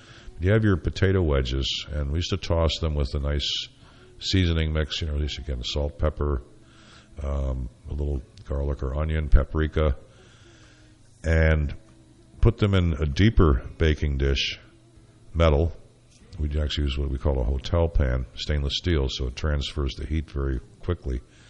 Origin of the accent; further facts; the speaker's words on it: Syracuse, New York, United States; and, of course, I'm from Syracuse, so we do the salt potatoes.